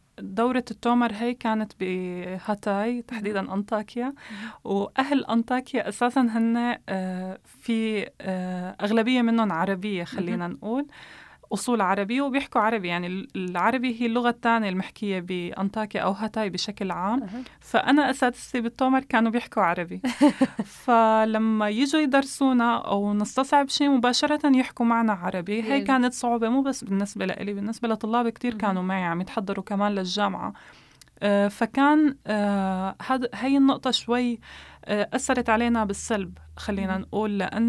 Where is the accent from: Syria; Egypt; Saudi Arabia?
Syria; now in Turkey; اجيت من سوريا على تركيا كلاجئة، وكان عندي هدف أنه أنا أكمل دراستي